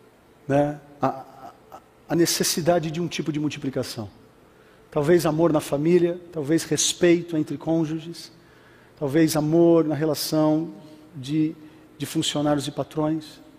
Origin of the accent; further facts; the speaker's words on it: Brazil; mas gente, a gente é brasileiro, a gente já aprendeu que o negócio é atrapalhado mesmo